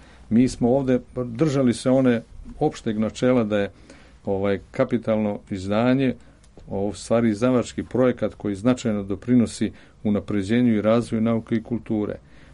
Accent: Zrenjanin, Vojvodina, Serbia; Ja dolazim iz Zrenjanina.

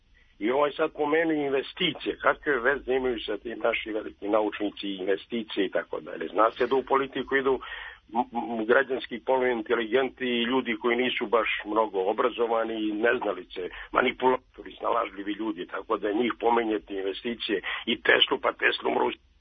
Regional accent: Serbia; Ja sam Srbin

